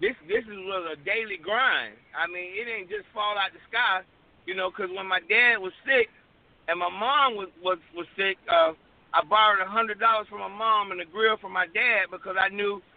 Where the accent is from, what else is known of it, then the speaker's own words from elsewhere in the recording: Riviera Beach, Florida, United States; Well, I grew up here in Riviera Beach, like everybody know. I went to Palm View Elementary when it was still somewhat segregated from first grade to third grade.